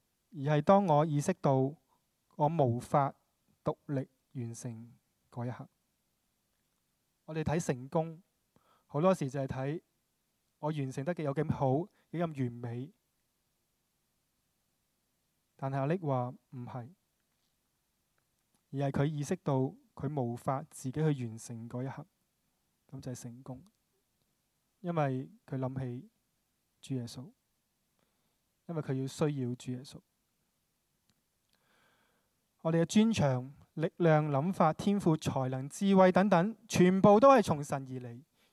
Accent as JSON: {"language": "Chinese", "country": "Hong Kong", "tie": "born or raised there", "said": "我是土生土长的香港人，香港出世，香港长大，"}